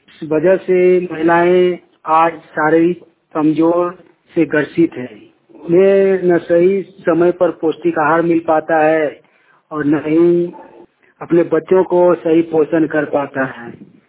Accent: Kasmar, Jharkhand, India

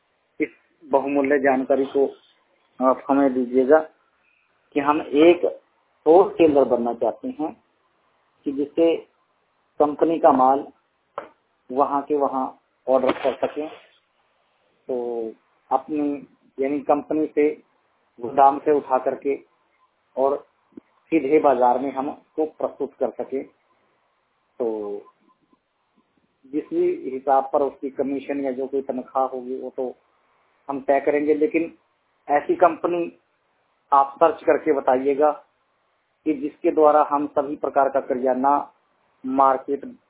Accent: Ambala, Haryana, India; तो मैं अंबाला से हूँ

